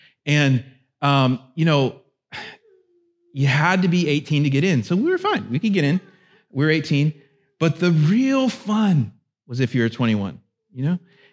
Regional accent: Florida, United States; And hockey, I grew up in Florida, and I just didn't have hockey.

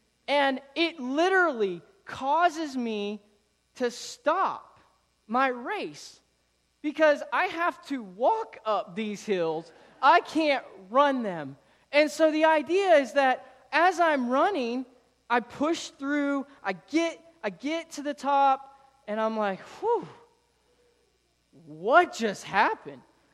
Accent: Florida, United States; Now, if you know my story, you know I'm from Florida. It's flat in Florida.

